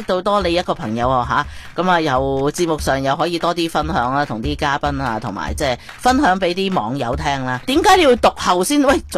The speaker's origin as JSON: {"language": "Cantonese", "country": "Hong Kong", "tie": "born or raised there", "said": "咁当然我哋生长喺香港咧，即系我哋喺香港出世啦"}